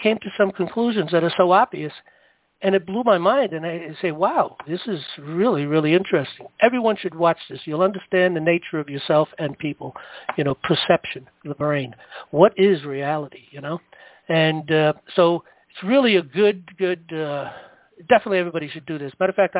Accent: Bronx, New York, United States; And I come from the Bronx, and yeah, there's a few bad neighborhoods that had problems and you had to deal with.

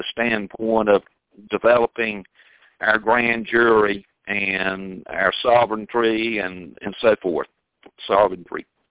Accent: England, United Kingdom; because I come from England

